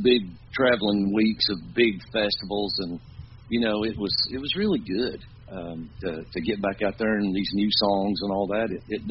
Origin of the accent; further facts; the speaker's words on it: North Carolina, United States; We're all from Haywood County, North Carolina, in the Western Mountains here, the Smoky Mountains, and Haywood County's got 4 towns in it.